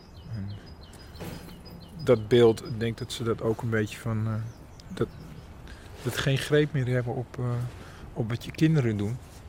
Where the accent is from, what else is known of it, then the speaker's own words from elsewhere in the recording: Lonneker, Overijssel, Netherlands; Toen ik opgroeide in Lonneker was het eigenlijk een heel, was het de helft van wat het nu is. En 3-4 straten met nog wat buitengedeeltes. En als je 3 passen maakte, stond je buiten Lonneker.